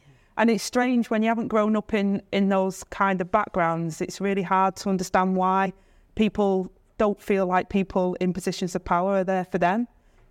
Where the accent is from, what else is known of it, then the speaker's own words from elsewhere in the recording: Stockport, North West England, United Kingdom; But yeah, I grew up in Stockport on this council estate, and the police put a police station at the end of the estate during my time on there because it was considered a no-go zone for authorities.